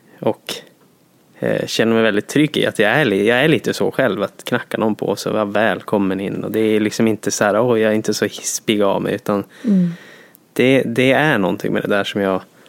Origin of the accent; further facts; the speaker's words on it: Jokkmokk, Norrbotten County, Sweden; moved away; Jag kommer från Jokkmokk och Norrland om man vill säga så. Jag är sån jävla patriot.